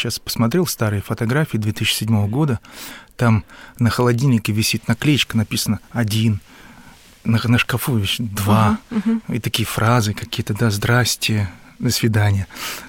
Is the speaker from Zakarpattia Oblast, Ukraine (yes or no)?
yes; Zakarpattia Oblast, Ukraine; born there; я родился в Закарпатье. Если кто-нибудь представляет, что это такое, то там внизу Венгрия, слева Чехия, справа Румыния, выше Польша, здесь Украина, а мы русские. То есть я русин, был, есть и буду.